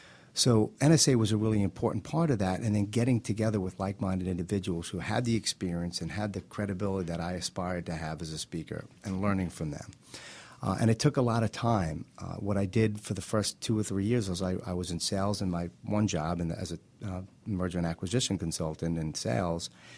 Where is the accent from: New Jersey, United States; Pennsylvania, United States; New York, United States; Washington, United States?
New York, United States; My whole family's in sales. I'm from New York. I love to talk.